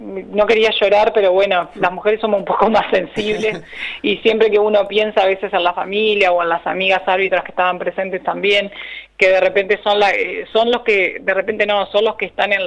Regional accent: Pan de Azúcar, Maldonado, Uruguay; mi familia toda vive allá, o sea, yo acá vivo con mi esposo y mi nena, pero la familia vive toda en Maldonado, en Pan de Azúcar.

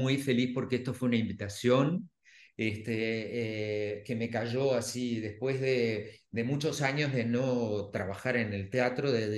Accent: Uruguay; Los uruguayos somos renacentistas, hacemos de todo, tenemos varias carreras. Bueno, yo estudié arquitectura, me gradué en la EMAD, trabajé en la Comedia Nacional, gané una beca y me fui a estudiar a Londres

